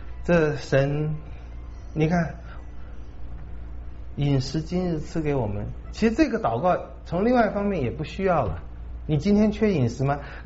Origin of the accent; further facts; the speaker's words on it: China; 你会疯，起码我们中国人会疯的。